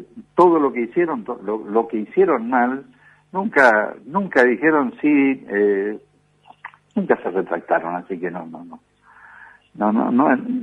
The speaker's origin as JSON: {"language": "Spanish", "country": "Argentina"}